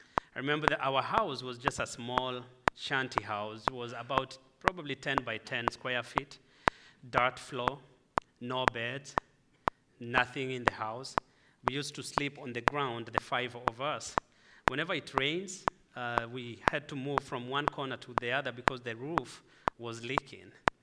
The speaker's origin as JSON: {"language": "English", "country": "Kenya", "first_language": "Swahili", "second_language": "English", "said": "I come from Kenya. … Before I start my testimony, I just want to teach you one word in Swahili. We speak Swahili back home."}